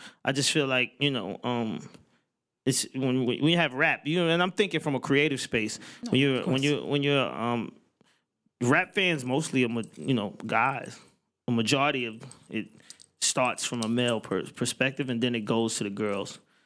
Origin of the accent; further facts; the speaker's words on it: Atlanta, Georgia, United States; You know, even I'm from Atlanta, where strip club culture is the culture.